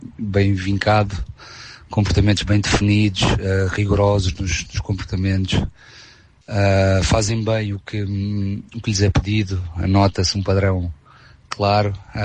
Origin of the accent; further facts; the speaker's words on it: Portugal; Como somos portugueses, estamos por dentro.